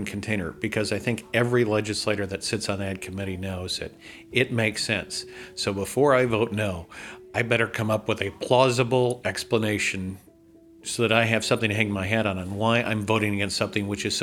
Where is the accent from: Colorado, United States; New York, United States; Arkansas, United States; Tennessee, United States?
Tennessee, United States; I'm a Republican from East Tennessee. I represent the 1st District.